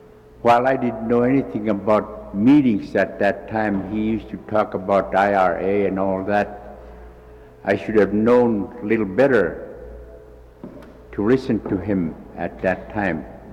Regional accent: Koyuk, Alaska, United States; from Koyuk.

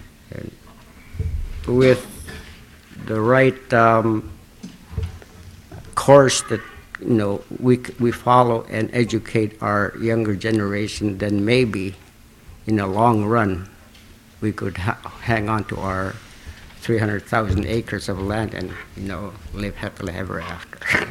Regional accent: Elim, Alaska, United States; I'm from Elam. As you already know, that Elam is a former reserve.

